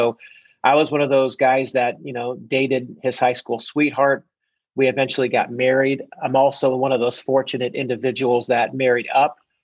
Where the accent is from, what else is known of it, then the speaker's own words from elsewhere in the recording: Columbus, Ohio, United States; Well, I grew up in Columbus, Ohio, for the most part